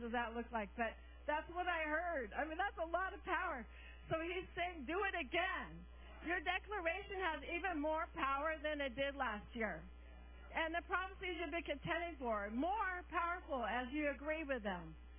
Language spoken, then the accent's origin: English; Portland, United States; Okay, it's cold, all right. But, you know, hey, we're from Portland, and I don't think it's that bad.